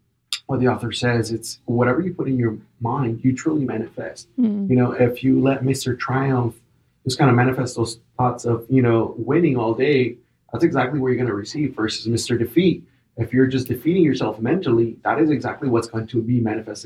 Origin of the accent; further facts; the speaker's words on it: Acapulco, Guerrero, Mexico; I'm originally from Acapulco, that's southern Mexico, you know, port style life. So very humid, totally different compared to the dry heat that I'm used to nowadays.